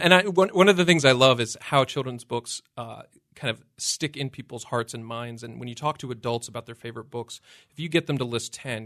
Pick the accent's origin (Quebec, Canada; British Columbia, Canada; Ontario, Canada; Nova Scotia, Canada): British Columbia, Canada; Vancouver; yeah, I grew up in Vancouver